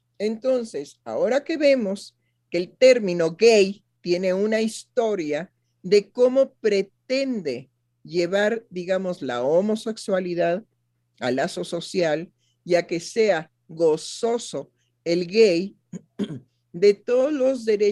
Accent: Mexico; culturalmente nosotros teníamos, como mexicanos, teníamos en nuestra cultura una forma de designar al homosexual

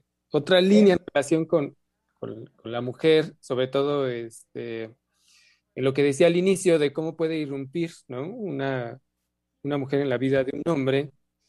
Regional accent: Mexico; con lo que somos como mexicanos

